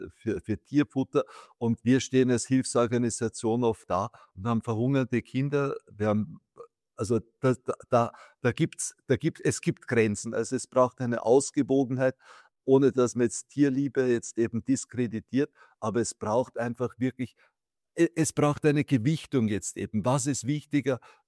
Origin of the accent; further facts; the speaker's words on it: Austria; Ich bin ja doch ein Österreicher